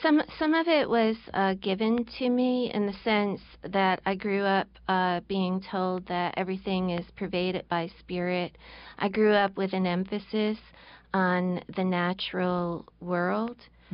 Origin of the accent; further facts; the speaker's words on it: Livingston Manor, New York, United States; It's a very special experience growing up where I grew up. I grew up in Livingston Manor in what was once known as the Borscht Belt because of the Jewish hotel.